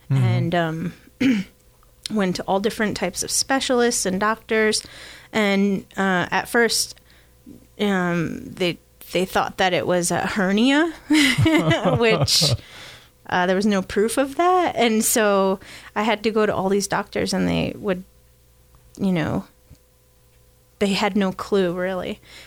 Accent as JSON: {"language": "English", "region": "New York", "country": "United States", "tie": "born or raised there", "said": "Well, I grew up in New York, but I grew up on an apple orchard."}